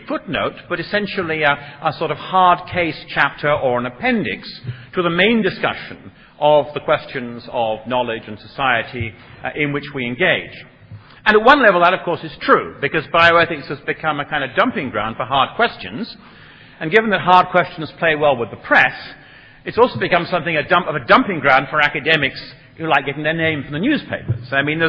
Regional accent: Edinburgh, Scotland, United Kingdom; to my hometown of Edinburgh

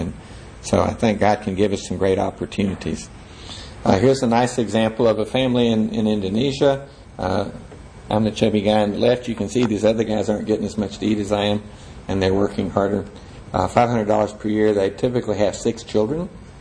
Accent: Corpus Christi, Texas, United States; I grew up in Corpus Christi, Texas. I never saw a coconut on a tree.

